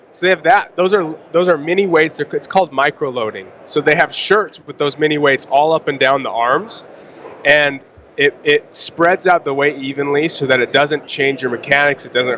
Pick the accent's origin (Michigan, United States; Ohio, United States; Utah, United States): Utah, United States; I'm from Utah.